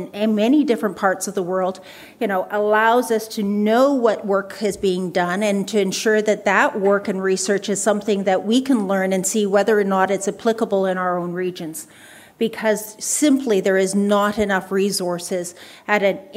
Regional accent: Iqaluit, Nunavut, Canada; So I come from Iqaluit, which is the capital of Nunavut. It's situated on Baffin Island next to Greenland.

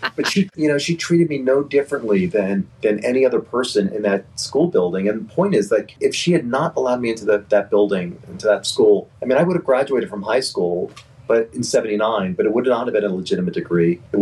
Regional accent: New York, United States; But I was raised in New York, and I was hit by a drunk driver in a nutshell.

